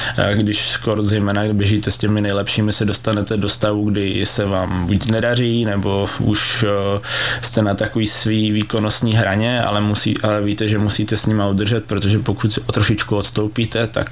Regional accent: Moravany, Pardubice Region, Czechia; Jo, Moravan, rodák z Moravan Pardubice.

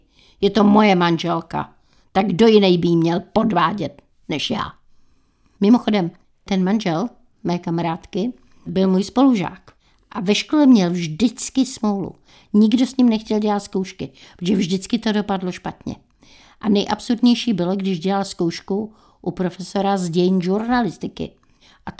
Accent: Žebrák, Central Bohemian Region, Czechia; also born or lived in Prague; Vy jste se tam narodil? Ne, já v Praze 8, ale už jsem byl v Žebráku v tom muzeu.

